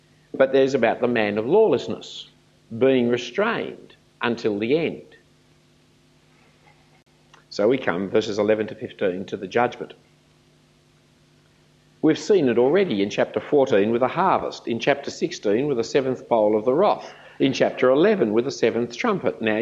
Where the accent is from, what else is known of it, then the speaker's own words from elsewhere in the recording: Australia; But remember, friends, I'm an Australian Christian, and most Australian Christians are amillennialists